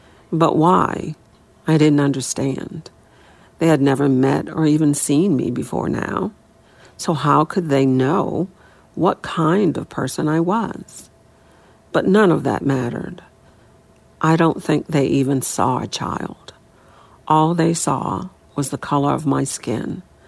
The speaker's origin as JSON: {"language": "English", "town": "New Orleans", "region": "Louisiana", "country": "United States", "tie": "born or raised there", "said": "I was chosen to be the first child to go to an all-white school, William Franz Elementary, in my hometown of New Orleans."}